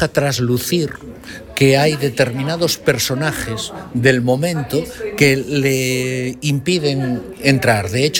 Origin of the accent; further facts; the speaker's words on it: Galicia, Spain; un poco diríamos como buenos gallegos, que depende, ¿no?